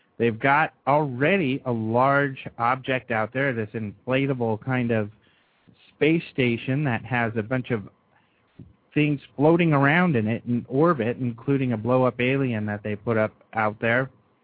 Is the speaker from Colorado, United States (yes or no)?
yes; Colorado, United States; I remember, you know, I'm from Colorado, and I have friends in that area.